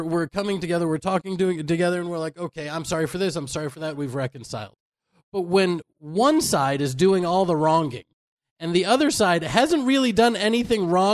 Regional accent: Houston, Texas, United States; I'm from Houston and I feel a certain affinity to them.

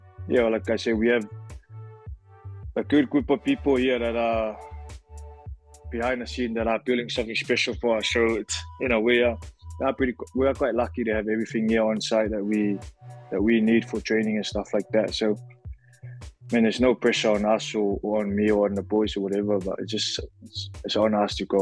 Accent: Samoa; now in New Orleans, United States; As you know, I'm from Samoa. I was born and raised in Samoa, so I'm from. There's no winter where I'm from

